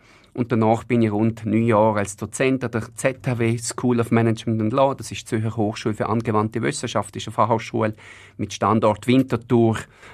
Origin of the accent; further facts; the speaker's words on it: Liechtenstein; Ich bin aufgewachsen im Land.